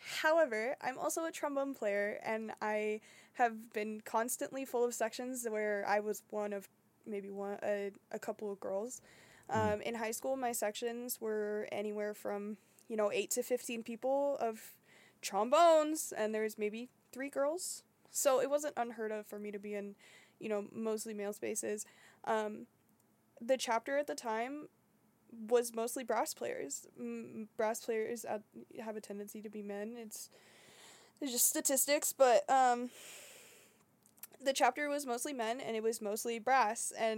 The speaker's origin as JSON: {"language": "English", "region": "the South", "country": "United States", "said": "So I'm from the South. Gendered things are still way bigger in the South than the South would like to admit."}